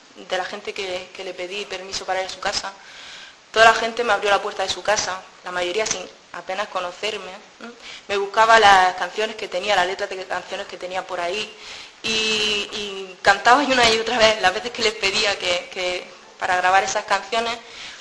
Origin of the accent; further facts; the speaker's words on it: Totana, Region of Murcia, Spain; Como gran amante de la música de mi pueblo y de su folclore, que me considero, pues procuro no faltar a ninguna de las romerías que se hacen.